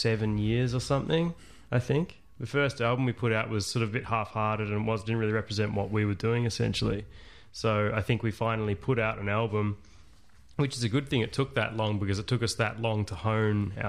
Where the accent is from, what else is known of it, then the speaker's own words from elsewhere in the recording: Warrandyte, Victoria, Australia; not too dissimilar to sort of just around where we grew up in Warrandyte.